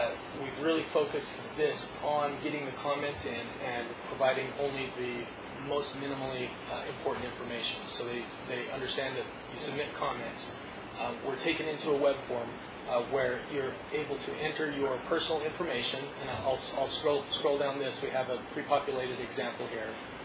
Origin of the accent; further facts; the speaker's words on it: Salt Lake City, Utah, United States; I'm from Salt Lake City.